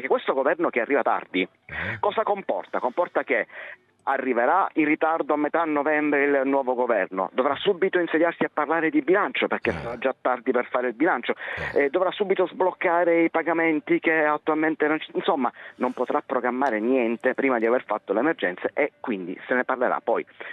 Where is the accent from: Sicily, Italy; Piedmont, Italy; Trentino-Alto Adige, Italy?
Sicily, Italy; noi come siciliani